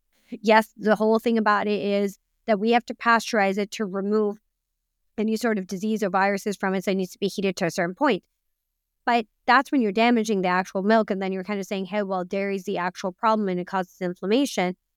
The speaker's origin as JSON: {"language": "English", "country": "Pakistan", "said": "I'm Pakistani and I'm from the north of Pakistan where we tend to consume a lot of meat. We like, we come from a big barbecue culture."}